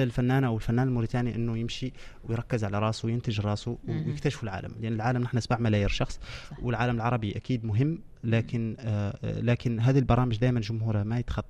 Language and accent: Arabic; Mauritania; نحن عندنا في موريتانيا في تعطش كبير ان نسمعوا موريتاني